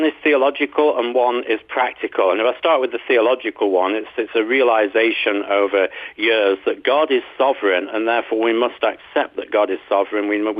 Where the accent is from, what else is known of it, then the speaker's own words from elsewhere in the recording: United Kingdom; I'm British, as you can tell from the way I talk. I'm not American.